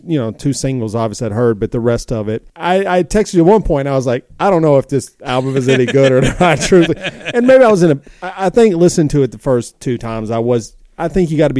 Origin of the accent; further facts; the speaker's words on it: the South, United States; I'm from the South, obviously, people can hear